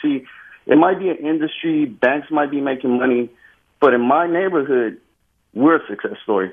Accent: San Francisco, California, United States; I just asked those people to come see where I was raised in the San Francisco Mission District during the 80s and the crack epidemic, and coming from immigrant parents from third world countries.

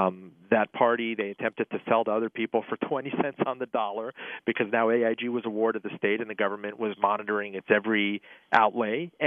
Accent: Miami, Florida, United States; here I come from Miami

